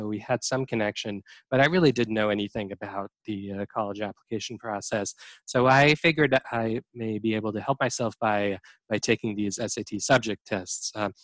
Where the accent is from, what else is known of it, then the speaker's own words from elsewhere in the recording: Aleppo, Aleppo Governorate, Syria; That was not very available where I grew up. And I grew up in Aleppo, Syria, before, you know, all the problems started.